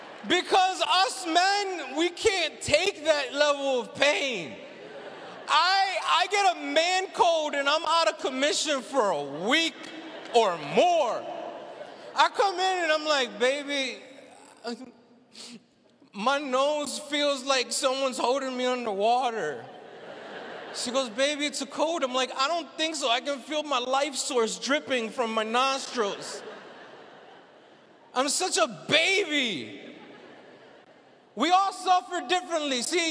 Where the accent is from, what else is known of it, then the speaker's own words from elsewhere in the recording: Virginia Beach, Virginia, United States; and I'm from Virginia Beach, Virginia, and I'm, like, right on the East Coast.